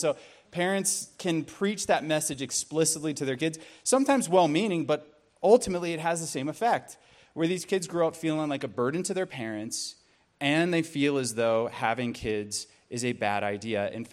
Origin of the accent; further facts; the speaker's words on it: Tucson, Arizona, United States; I'm from Tucson, so Hispanic culture is very big there. Also, I'm half Asian.